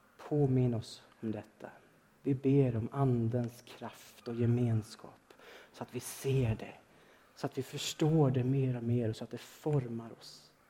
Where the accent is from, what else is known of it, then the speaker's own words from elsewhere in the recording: Sweden; Fast jag är svensk och inte ens tycker om att kramas.